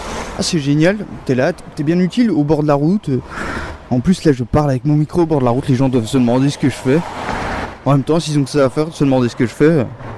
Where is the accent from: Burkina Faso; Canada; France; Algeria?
France; Pontarlier, Bourgogne-Franche-Comté; also born or lived in Besançon; je suis né à Besançon, mais j'ai vécu plus de 15 ans à Pontarlier. Donc c'est presque ma ville natale, c'est ma ville de grandissement